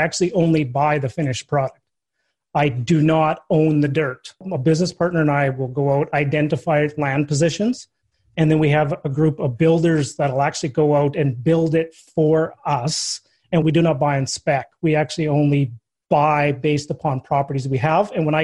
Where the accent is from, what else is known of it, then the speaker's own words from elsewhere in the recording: Saskatchewan, Canada; Well, I actually grew up in Saskatchewan.